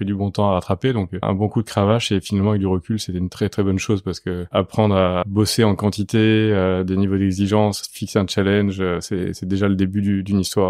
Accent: Paris, Île-de-France, France; also born or lived in Nice; 49 ans, physiquement 49 ans et dans ma tête toujours peut-être 28-29. J'ai grandi à Paris, je suis allé un petit peu à Nice

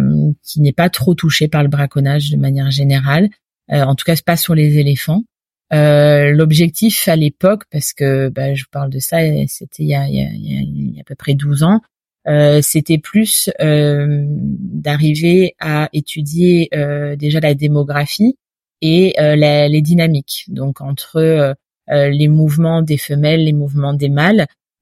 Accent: Normandy, France; j'étais dans une bonne région parce que je suis normande d'origine, donc ça m'a ramené là-bas

